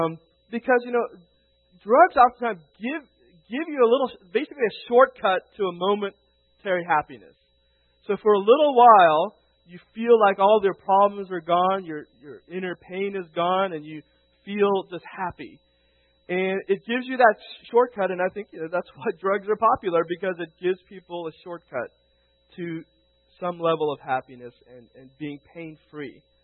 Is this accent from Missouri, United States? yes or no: no; Houston, Texas, United States; growing up in the States, I grew up in Houston, Texas.